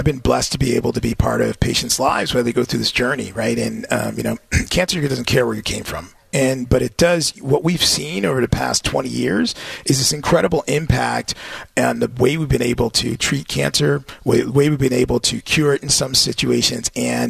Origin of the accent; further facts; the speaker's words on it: Springfield, Massachusetts, United States; my dad worked in a factory, and I grew up in Springfield, and so he worked in a factory